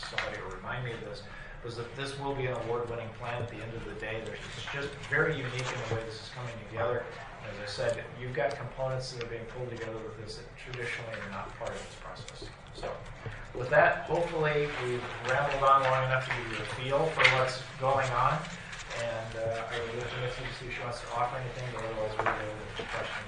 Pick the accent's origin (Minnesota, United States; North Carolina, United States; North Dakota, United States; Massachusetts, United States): Minnesota, United States; Minneapolis; We hail from Twin Cities.